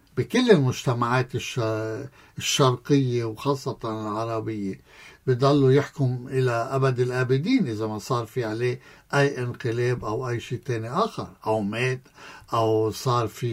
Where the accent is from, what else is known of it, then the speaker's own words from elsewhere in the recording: Lebanon; نحن كلبنانية حاليا بهالفوضى وبهالهمروجة السياسية